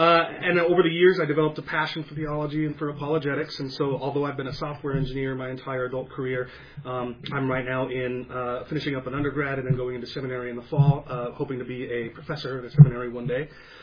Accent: Pacific Northwest, United States; So I am, like you said, I'm from the Pacific Northwest. I was an atheist until I was about 20.

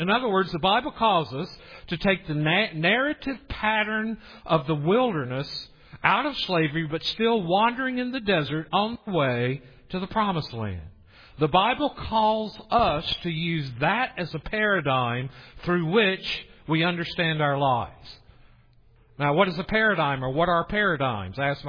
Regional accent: East, United States; I'm from the East. I think of places like North Carolina or Eastern Tennessee.

